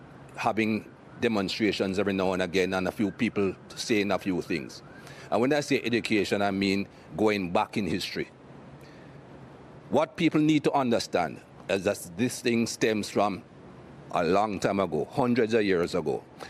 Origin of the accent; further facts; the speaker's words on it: Jamaica; as a young man growing up in Jamaica